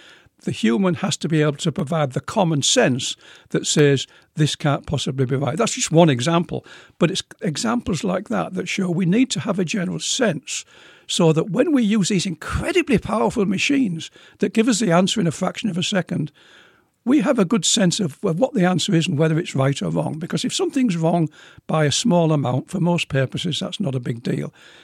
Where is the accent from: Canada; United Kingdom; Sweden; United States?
United Kingdom; England; When I got beyond school mathematics, and I was growing up in England